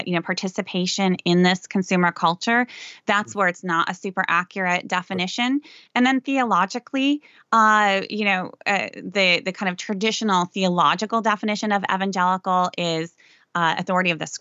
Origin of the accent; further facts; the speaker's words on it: Sioux Center, Iowa, United States; Okay. That's my hometown. I grew up just a few blocks from the college.